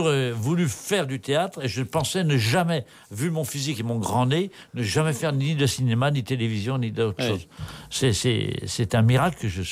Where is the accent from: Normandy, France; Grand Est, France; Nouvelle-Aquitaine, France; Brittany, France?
Brittany, France; now in Paris, France; Ah, je suis un breton parisien.